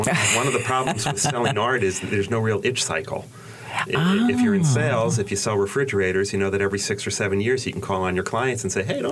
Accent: New York, United States; I am from New York.

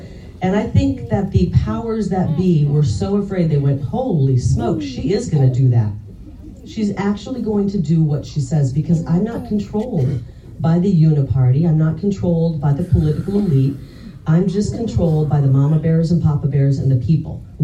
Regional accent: Iowa, United States; now in Arizona, United States; And I got that from growing up in Iowa.

